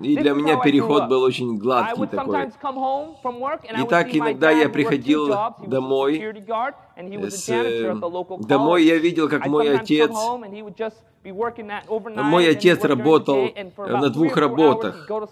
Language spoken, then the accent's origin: Russian; California, United States; вот мы трое родились в Америке. Другие дети старшие родились в Индии, а мы в Америке. Я вырос в Южной Калифорнии